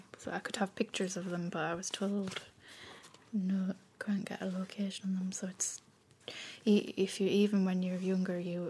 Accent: Carlisle, North West England, United Kingdom; born there; also born or lived in Dublin, Ireland; I live in Carlisle in England, but I'm from Dublin. But I've been there since I was 3 now

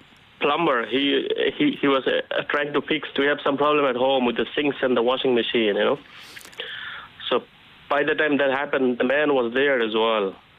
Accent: Bangladesh; Yeah, I'm from Bangladesh, yeah.

